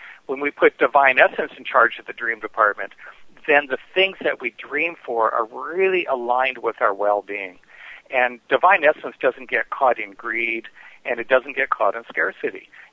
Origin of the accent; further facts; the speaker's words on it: the Prairies, Canada; I was brought up in the Canadian prairies, and so I like to say I'm a practical-minded kind of guy.